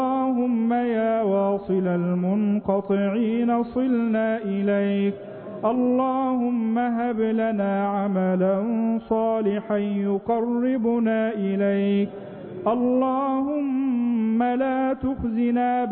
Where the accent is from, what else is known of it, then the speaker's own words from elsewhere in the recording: Egypt; اللهم اجعل بلدنا مصر أمنا أمانا، سلما سلاما، سخاء رخاء